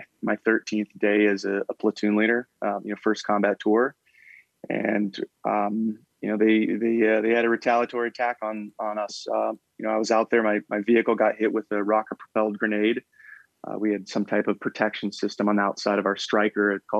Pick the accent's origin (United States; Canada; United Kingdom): United States; Ottumwa, Iowa; So growing up in Ottumwa, in between actually getting out of, I think, Ranger school and then going straight to my unit to deploy